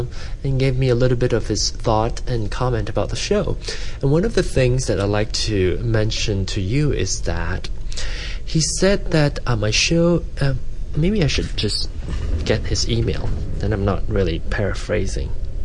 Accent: Malaysia; accent: Malaysian; Okay, yes, my Malaysian accent, and one of these days I'm going to talk Manglish, and that's really strong Malaysian English.

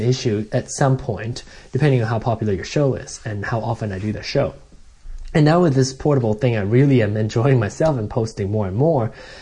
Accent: Malaysia; Either people who know me or find the show related to like being a Malaysian and being gay or being a singer

